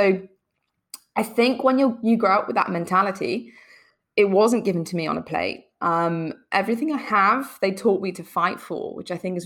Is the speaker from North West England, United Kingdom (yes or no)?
yes; Liverpool, North West England, United Kingdom; we're originally from Liverpool, right? Our family are from Liverpool.